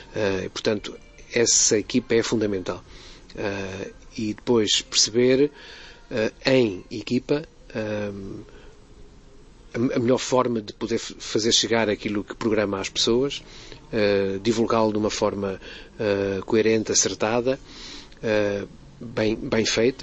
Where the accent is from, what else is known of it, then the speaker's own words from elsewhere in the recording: Trás-os-Montes, Portugal; Eu sou transmontano, tinha vindo para o Porto estudar.